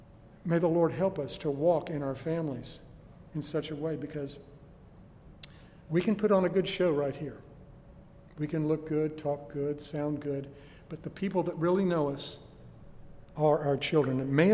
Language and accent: English; Oklahoma, United States; Now, I'm from Oklahoma. Forgive that if that's a problem for you.